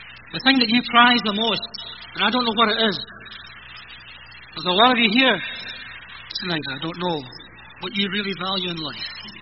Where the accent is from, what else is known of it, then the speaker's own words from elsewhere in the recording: Scotland, United Kingdom; I grew up in poverty in Scotland. We had nothing.